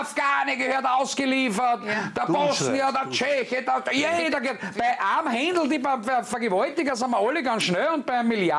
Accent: Austria; Bei uns in Österreich sitzen sie überall.

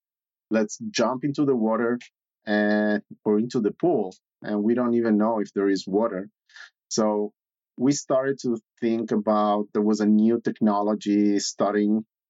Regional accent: Montevideo, Uruguay; So I was born in Montevideo, that is the capital, about 1.5 million people. Very friendly place, close to the beach, nice weather.

